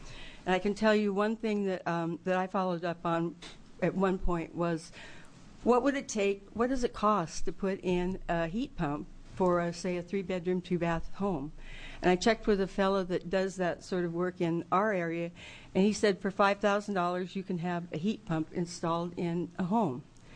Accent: La Grande, Oregon, United States; from La Grande, Oregon

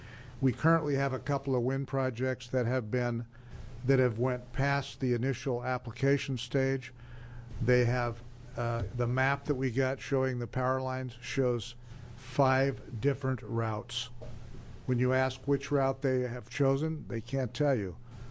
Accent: Echo, Oregon, United States; I'm from Echo, Oregon.

